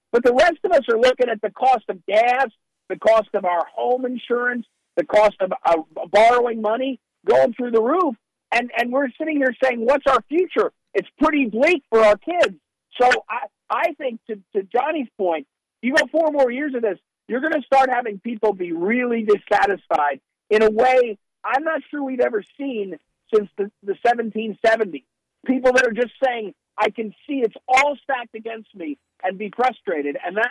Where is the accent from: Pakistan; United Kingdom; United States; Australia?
United States; New Jersey; but I grew up in Jersey.